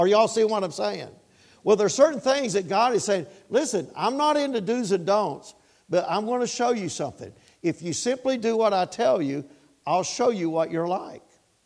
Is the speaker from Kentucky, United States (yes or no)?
yes; Kentucky, United States; See, I'm from Kentucky. I won't do Kentucky because we ain't won nothing. I love Kentucky.